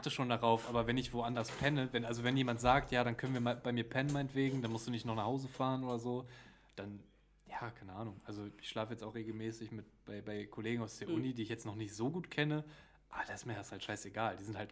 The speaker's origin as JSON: {"language": "German", "region": "North Rhine-Westphalia", "country": "Germany", "tie": "born or raised there", "said": "wir sind alle hier so in der Nähe von Düsseldorf groß geworden"}